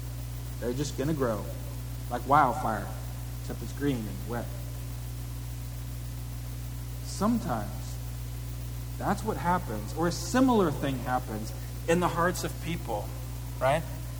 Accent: California, United States; now in Tennessee, United States; I'm from California, actually, not Southern South Carolina. We're from Northern California.

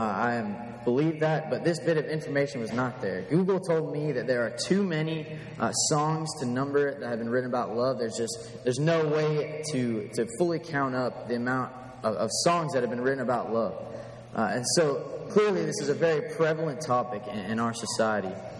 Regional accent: Florida, United States; I'm from Florida, and I'm an accounting major.

